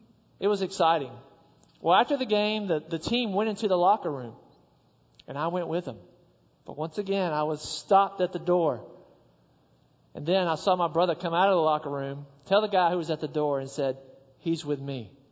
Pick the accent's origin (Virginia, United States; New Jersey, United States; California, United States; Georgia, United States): Georgia, United States; Athens; Now, as a 12-year-old boy growing up in Athens, Georgia, on a Saturday afternoon in the fall, there was one place to be.